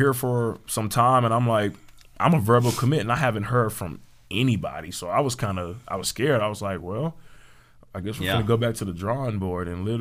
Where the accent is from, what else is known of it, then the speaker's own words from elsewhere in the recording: Houston, Texas, United States; now in West Texas, United States; Yeah, I came from Houston. He came from the Dallas area, and now we're country boys.